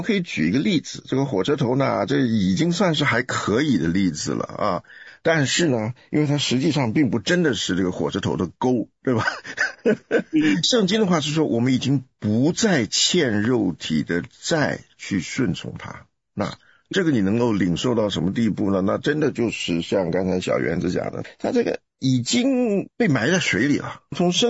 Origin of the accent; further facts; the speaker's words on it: China; 因为我们中国人是没有文法的一个民族